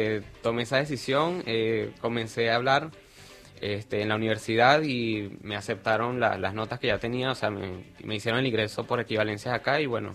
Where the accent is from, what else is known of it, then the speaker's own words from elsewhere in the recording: Coro, Falcón, Venezuela; also born or lived in Caracas; Yo soy de una provincia, yo soy de Coro. del estado Falcón, pero viví en Caracas